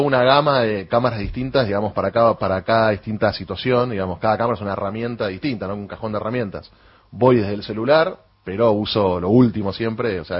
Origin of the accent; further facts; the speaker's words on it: Argentina; tenemos que estar agradecidos como argentinos que lo maneje también